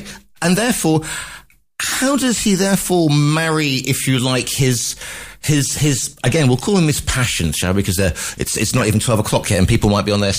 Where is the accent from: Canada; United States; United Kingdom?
United Kingdom; West Midlands; I'm from the Midlands, sort of Staffordshire area